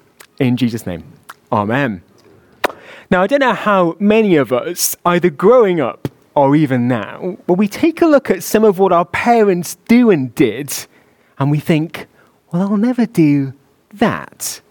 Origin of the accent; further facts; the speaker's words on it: Scunthorpe, Yorkshire and the Humber, United Kingdom; quite tight-fitting denim jackets were the in thing in my hometown of Scunthorpe